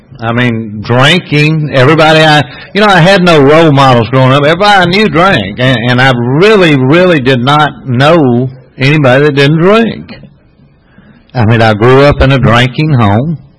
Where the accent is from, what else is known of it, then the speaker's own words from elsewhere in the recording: Forest Park, United States; And I grew up in Forest Park.